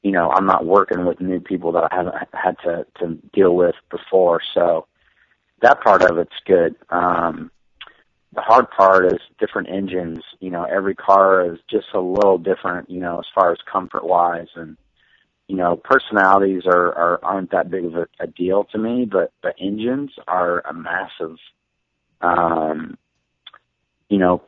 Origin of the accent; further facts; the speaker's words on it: Oklahoma, United States; which being in Indiana and growing up in Oklahoma, we have lakes, not ocean.